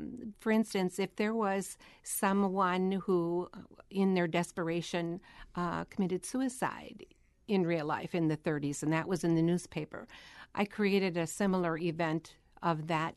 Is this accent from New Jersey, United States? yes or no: no; Washburn, Wisconsin, United States; I grew up in Washburn, graduated in 1975, so I'm aging myself.